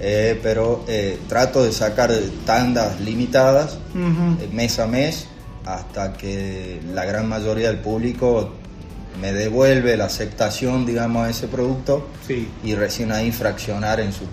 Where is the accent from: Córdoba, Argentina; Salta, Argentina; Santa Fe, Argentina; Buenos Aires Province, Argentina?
Salta, Argentina; General Güemes; born there; Yo soy nacido en General Güemes, una localidad de...